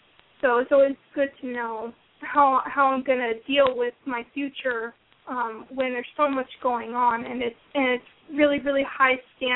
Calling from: Massachusetts, United States; I'm from Massachusetts currently.

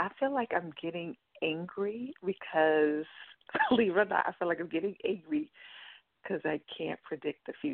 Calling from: New York, United States; I'm calling from New York.

